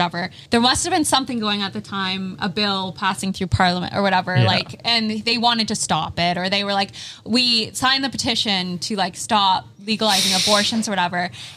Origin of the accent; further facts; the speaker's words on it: Canada; Like, we're Canadian, and we're fired up.